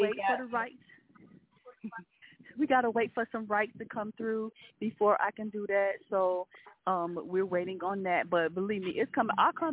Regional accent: Detroit, Michigan, United States; which I'm originally from Detroit, so we have a strong music base.

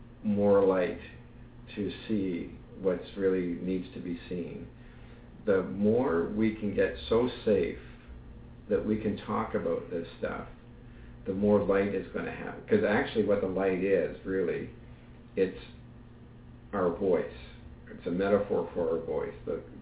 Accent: Kirkland Lake, Ontario, Canada; I was born in Northern Ontario, Kirkland Lake. I grew up in Canada, I'm Canadian

